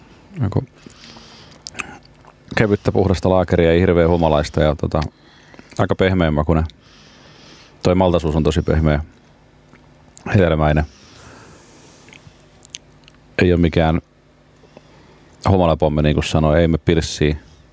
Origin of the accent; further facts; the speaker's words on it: Tampere, Pirkanmaa, Finland; Mä en ole Turusta. Mä oon Tampereelta.